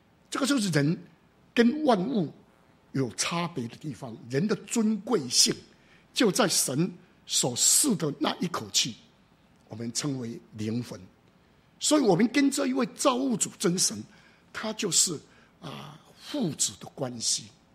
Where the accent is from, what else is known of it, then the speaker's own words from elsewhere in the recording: Taiwan; 我们台湾人，拜神几乎都是为了求财。